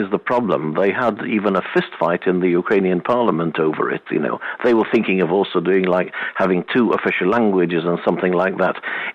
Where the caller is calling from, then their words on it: Calpe, Valencian Community, Spain; from Calpe.